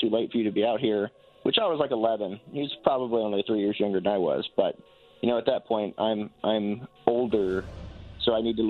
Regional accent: Tennessee, United States; You know, I'm from Tennessee. I don't really have one too much.

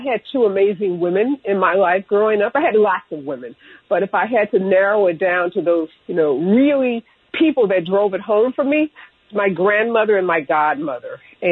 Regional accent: Midwest, United States; I think being a Midwesterner is just stuck with me.

